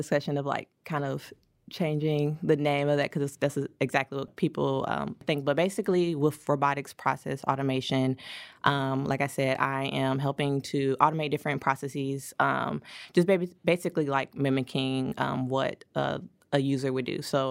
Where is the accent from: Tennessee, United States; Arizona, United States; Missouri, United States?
Missouri, United States; St. Louis; now in California, United States; Yeah, originally from St. Louis, Missouri, but I have been living in California for the past 6 years.